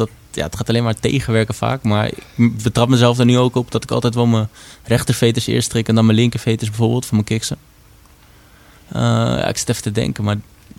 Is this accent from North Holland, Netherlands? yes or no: yes; Amsterdam, North Holland, Netherlands; now in Deventer, Netherlands; En ja, ik kom uit Amsterdam.